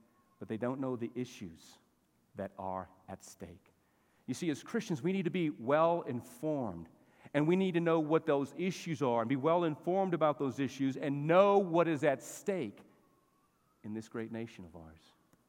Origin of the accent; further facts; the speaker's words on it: Las Cruces, New Mexico, United States; born there; also born or lived in Albuquerque; I was born in Las Cruces, New Mexico. We had some family there, and we were living in Albuquerque, and then we'd go back there once in a while.